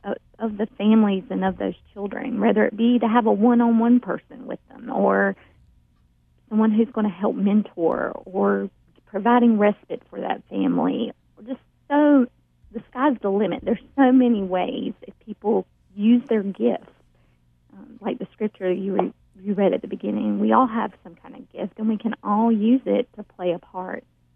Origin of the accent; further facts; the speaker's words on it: Brazil; My parents were missionaries to Brazil. And growing up in Brazil as a child